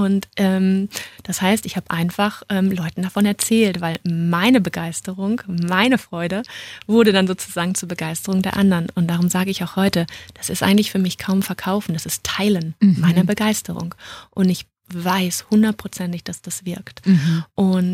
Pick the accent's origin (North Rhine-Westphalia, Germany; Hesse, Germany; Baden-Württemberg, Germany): North Rhine-Westphalia, Germany; Düsseldorf; now in Munich, Germany; Also ich bin 2015 nach München gezogen. Ich bin eigentlich eine Rheinländerin und bin dann aus Düsseldorf nach München gezogen.